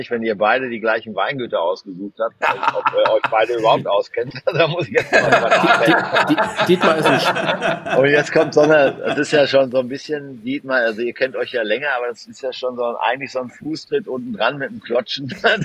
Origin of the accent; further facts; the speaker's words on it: North Rhine-Westphalia, Germany; moved away; meine Heimat über die Kanäle Dortmund, Waldrop, Recklinghausen und Dorsten nochmal neu kennenzulernen nach 25 oder 30 Jahren, wo ich da weg war.